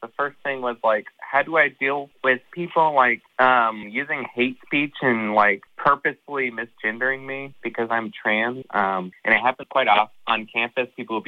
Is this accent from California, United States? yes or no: no; Dallas, Texas, United States; now in Stillwater, United States; So I'm actually originally from Dallas, but I moved up to Stillwater School.